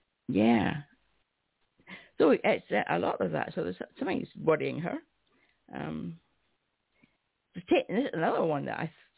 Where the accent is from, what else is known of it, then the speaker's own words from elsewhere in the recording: Scotland, United Kingdom; but being Scottish, we don't have that many that I don't understand.